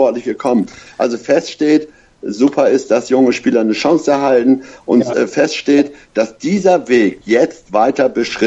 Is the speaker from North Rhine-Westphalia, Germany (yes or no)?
no; Hamburg, Germany